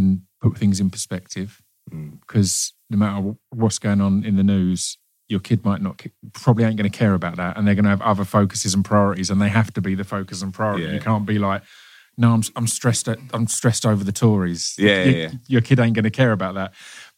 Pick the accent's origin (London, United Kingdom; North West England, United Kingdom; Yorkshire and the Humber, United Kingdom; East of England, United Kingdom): East of England, United Kingdom; growing up where I grew up in Essex, it was very working class, very standard school and whatever.